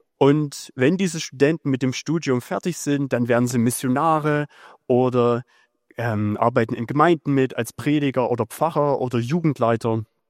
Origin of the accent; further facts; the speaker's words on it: Saxony, Germany; Ich bin in der Nähe von Annaberg-Buchholz geboren und aufgewachsen.